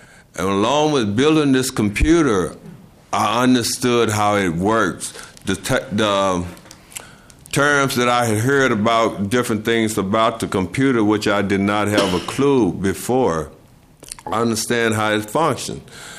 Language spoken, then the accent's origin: English; Eagan, Minnesota, United States; retired type. I'm from Eagan, Minnesota.